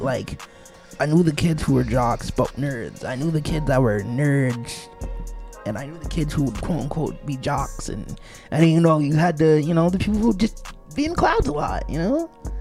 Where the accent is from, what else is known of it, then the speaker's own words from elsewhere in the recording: Hudson, New York, United States; Yeah, I'm a hood kid. Feel me? Like I'm from Hudson, man.